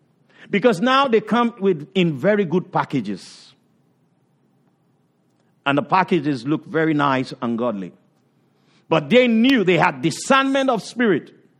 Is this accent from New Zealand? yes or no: no; Nigeria; also born or lived in Ghana; In my little life growing up in Nigeria, and then also in Ghana and some part